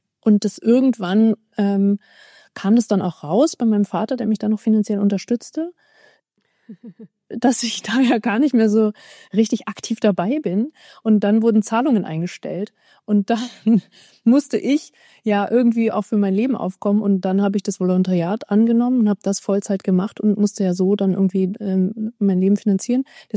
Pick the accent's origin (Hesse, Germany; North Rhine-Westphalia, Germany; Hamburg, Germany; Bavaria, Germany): Bavaria, Germany; moved away as an adult; now in Berlin, Germany; bin ich nach Berlin gezogen, ich bin ja in Bayern aufgewachsen. Dann bin ich nach Berlin gezogen